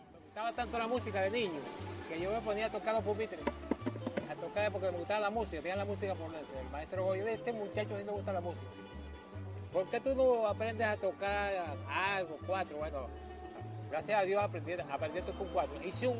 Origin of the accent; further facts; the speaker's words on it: Porlamar, Nueva Esparta, Venezuela; born there; Yo nací en Porlamar, en la calle Martínez, el 27 de abril del 1945.